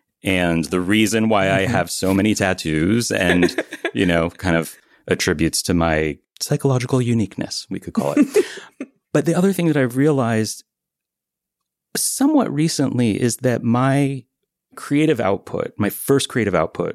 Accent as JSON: {"language": "English", "region": "Vermont", "country": "United States", "tie": "born there", "said": "So I was born in Vermont."}